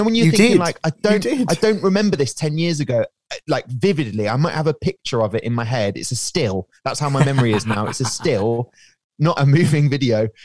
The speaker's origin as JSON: {"language": "English", "town": "Southampton", "region": "South East England", "country": "United Kingdom", "tie": "born or raised there", "said": "my mates that I grew up with in Southampton"}